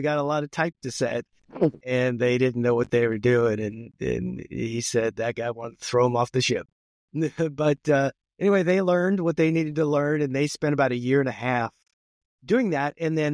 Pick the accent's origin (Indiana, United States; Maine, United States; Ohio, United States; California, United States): California, United States; now in Kansas City, United States; I grew up in Southern California, along the coast, right near the Port of Los Angeles, great middle class to high income neighborhood, although we weren't high income.